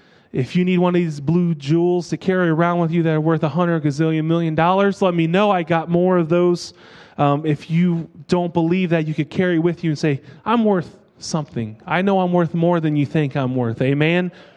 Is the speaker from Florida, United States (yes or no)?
no; Gary, Indiana, United States; We grew up in Gary as well for most of my childhood.